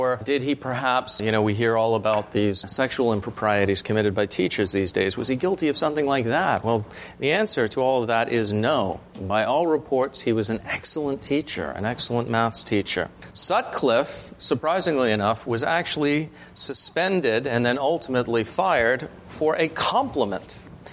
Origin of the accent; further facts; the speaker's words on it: England, United Kingdom; We're both from England.